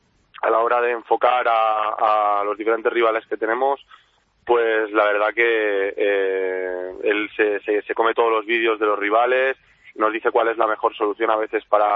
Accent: Spain; los jugadores que venimos de España

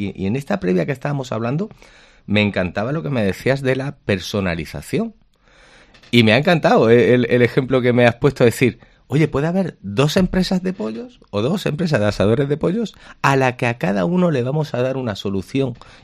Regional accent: Granada, Andalusia, Spain; todos los que somos de Granada nos debemos de sentir tremendamente orgullosos

